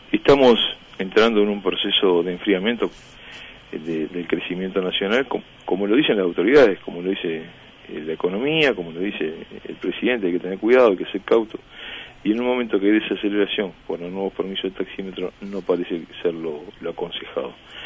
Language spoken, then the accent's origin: Spanish; Uruguay